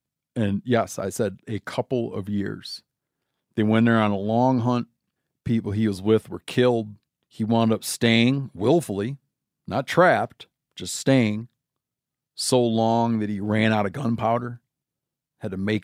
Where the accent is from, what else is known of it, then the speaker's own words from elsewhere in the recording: Michigan, United States; now in Montana, United States; I grew up in Michigan and wound up in Montana.